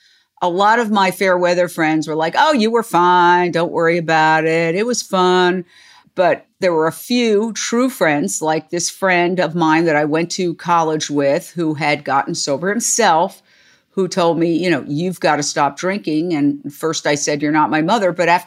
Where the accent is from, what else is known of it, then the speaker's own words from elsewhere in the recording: New York City, New York, United States; Well, I grew up in Midtown Manhattan, directly across from Carnegie Hall, so you can't get more Midtown than that, 57th and 7th.